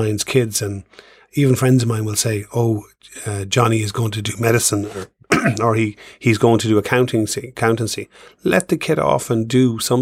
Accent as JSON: {"language": "English", "country": "Ireland", "said": "it was alien to me as an Irish person"}